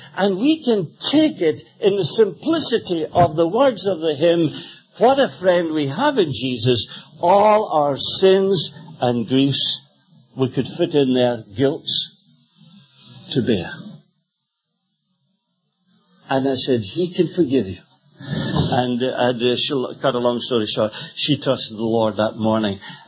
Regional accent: Scotland, United Kingdom; now in United States; I remember one day I was in Rhode Island when I came over from Scotland to the States.

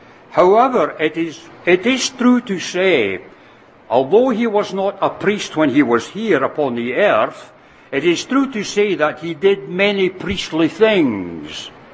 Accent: Scotland, United Kingdom; The assembly that I was brought up in Scotland when I was but a boy

